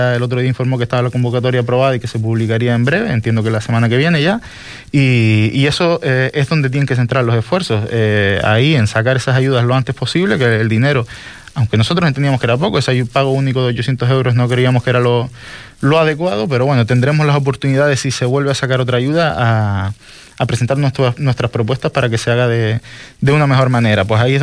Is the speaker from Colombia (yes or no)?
no; El Cotillo, Canary Islands, Spain; yo soy del Cotillo y se ve algo más de movimiento porque siempre gente de toda la isla viene a parar allí